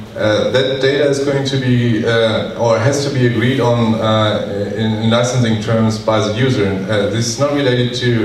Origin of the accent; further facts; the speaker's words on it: Germany; from Germany, and I've got three questions for you